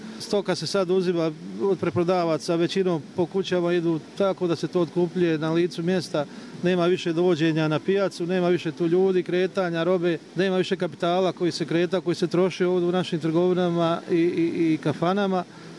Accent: Blatnica, Republika Srpska, Bosnia & Herzegovina; rođen sam ovdje u Blatnici, živim tu, sada sam trenutno u penziji

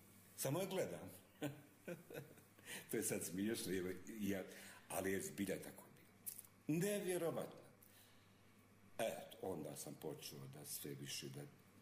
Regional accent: Čajniče, Republika Srpska, Bosnia & Herzegovina; born there; Jesam, ja sam rođen u Čajniću.

